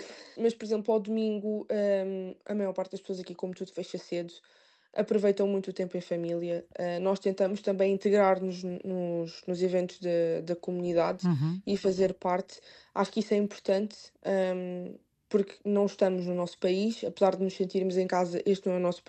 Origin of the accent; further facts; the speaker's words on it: Portugal; moved away; Falamos muito inglês, já vínhamos com bases da escola em Portugal, mas de facto o sotaque é completamente diferente.